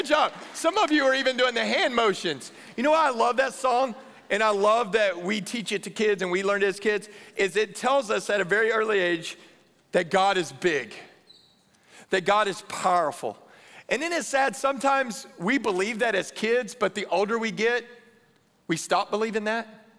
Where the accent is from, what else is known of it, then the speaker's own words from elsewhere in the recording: Texas, United States; and I grew up in Texas, I still live in Texas.